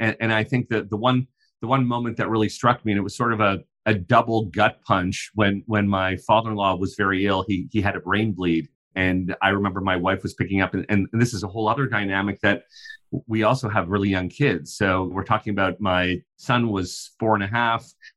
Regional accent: Canada; I grew up in Canada

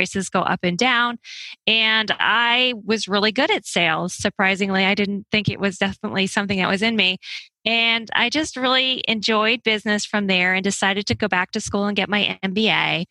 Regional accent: Connecticut, United States; moved away as an adult; now in Miami, United States; So I am originally from Connecticut and I was an English major undergrad and I hated the cold weather. So as soon as I could, I moved to Miami, Florida

